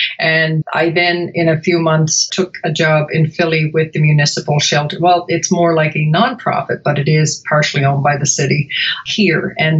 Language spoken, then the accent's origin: English; Canada; moved away as an adult; now in Chicago, United States; I came to Chicago from Canada, actually, about 20 odd years ago, which means I'm roughly 20 years old. Kidding.